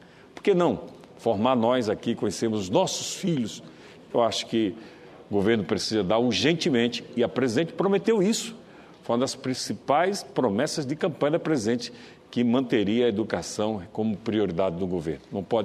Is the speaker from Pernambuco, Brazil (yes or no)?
no; Itabaiana, Sergipe, Brazil; born there; A minha cidade, a cidade que nasci, chama-se Itabaiana, no Agreste Sergipano